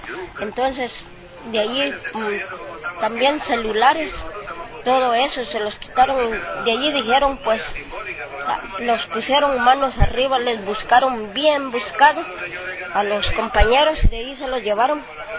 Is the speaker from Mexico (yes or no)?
no; Honduras; son hondureños y somos hondureños nosotros también